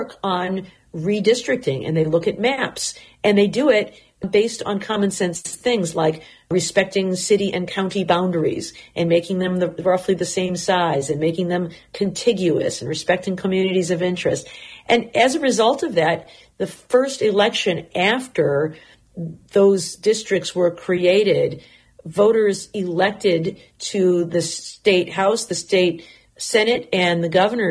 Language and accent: English; Michigan, United States; One solution to that is something we've done in my home state of Michigan.